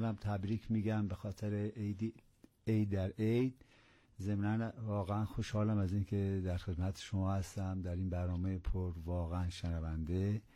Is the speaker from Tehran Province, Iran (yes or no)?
yes; Tehran, Tehran Province, Iran; born there; من متولد 1330 هستم، در تهران هستم، به دنیا اومدم